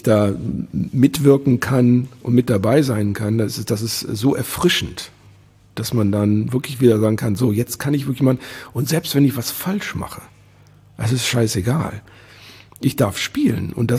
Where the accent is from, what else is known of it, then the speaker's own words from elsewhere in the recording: Wuppertal, North Rhine-Westphalia, Germany; born there; ich bin in Elberfeld geboren. Das war 70er Jahre, alles relativ alternativ.